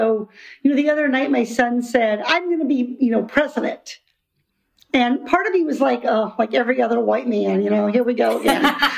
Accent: Iowa, United States; I grew up in Iowa, far from the ocean.

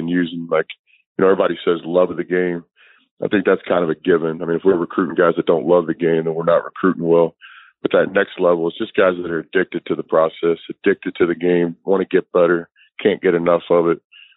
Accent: Irving, Texas, United States; Just where I grew up in Irving, that's what we played.

